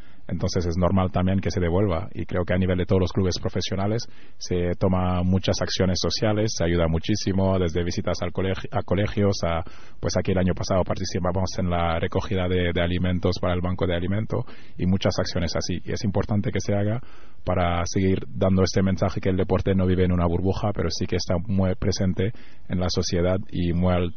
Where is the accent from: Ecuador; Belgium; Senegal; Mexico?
Senegal; now in Spain; soy de Senegal, ¿no? Yeah. Ahora soy de Senegal, de España, pero he nacido en Senegal. La mayoría de mi familia está ahí, los amigos de mi infancia están ahí.